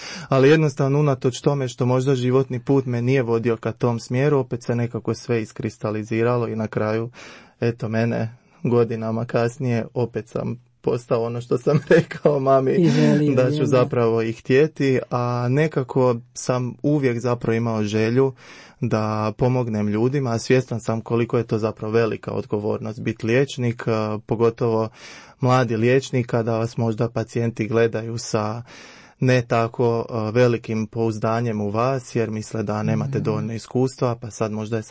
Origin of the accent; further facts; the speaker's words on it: Slavonski Brod, Brod-Posavina County, Croatia; now in Zagreb, Croatia; koji radi u ambulanti obiteljske medicine trenutno, inače rodom iz Slavonskog Broda, ali tu u Zagrebu sam dobio posao pa sam zapravo ostao nakon studija koji sam završio u Zagrebu.